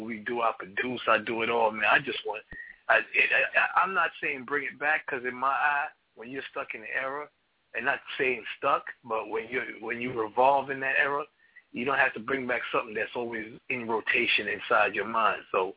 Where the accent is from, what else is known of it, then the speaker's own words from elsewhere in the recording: Queens, New York, United States; I'm from Southside Queens, but I know a lot of people from all hoods, Brooklyn, Bronx. I'm New York all day.